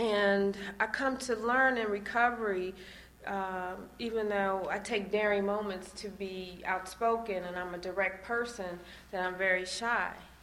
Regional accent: Midwest, United States; I'm from the Midwest originally

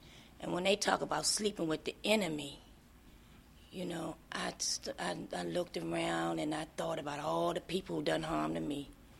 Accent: Washington, D.C., District of Columbia, United States; now in Durham, United States; I'm from Washington, D.C., born in Freeman Hospital, from George Avenue. And 5 years ago, I just moved to Durham. I come from a middle-class family of four.

